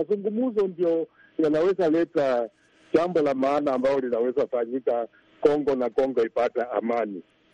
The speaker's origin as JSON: {"language": "Swahili", "region": "Bungoma County", "country": "Kenya", "said": "ninatoka sehemu za Bungoma, Kenya, na niko karibu mpakani mwa Uganda na Kenya"}